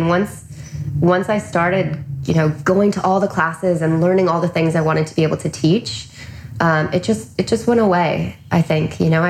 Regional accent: Oregon, United States; I'm from Oregon and I'm not used to like the big dazzling city

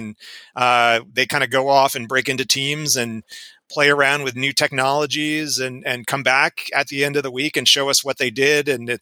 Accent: New Jersey, United States; But always I tell someone I'm from Philadelphia and they said, oh, Philly, what part? And I have to say, well, Southern New Jersey.

